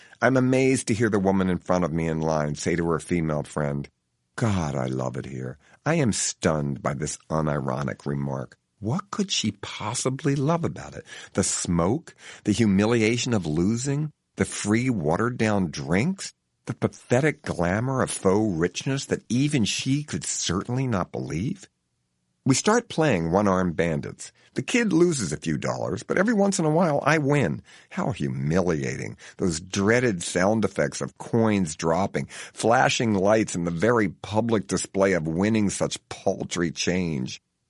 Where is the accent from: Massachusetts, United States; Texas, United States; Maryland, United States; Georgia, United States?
Maryland, United States; Baltimore; The streets don't feel exactly dangerous. I am from Baltimore, after all.